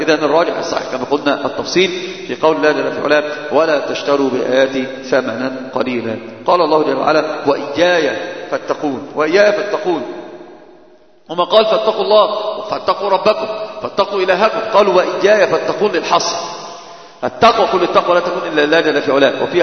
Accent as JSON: {"language": "Arabic", "country": "Egypt", "said": "وهذه مشهورة جدا عندنا في مصر."}